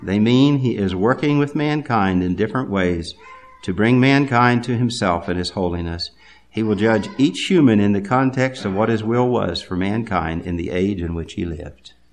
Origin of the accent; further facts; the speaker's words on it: the South, United States; I did grow up in the South, and I grew up in the Bible Belt, and I went to public school.